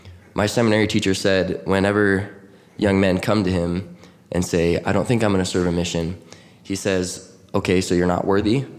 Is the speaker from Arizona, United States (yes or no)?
no; Washington, United States; now in Utah, United States; but growing up in Washington, I felt like I was kind of taught, if you're going to do anything, you serve a mission.